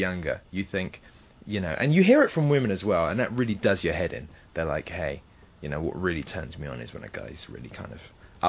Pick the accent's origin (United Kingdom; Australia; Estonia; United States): United Kingdom; England; I hear so much kind of what I think is shallow flattery about my accent, as if they've never heard anyone English before.